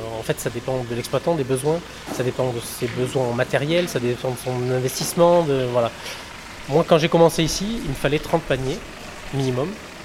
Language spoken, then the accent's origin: French; Provence-Alpes-Côte d'Azur, France; c'est mon quartier, c'est, je viens d'ici, moi. Je suis né au Chetavie, j'ai habité à la Belle de Mai, je suis à l'école au boulevard d'Ada, en primaire ici, donc c'est un peu mon quartier.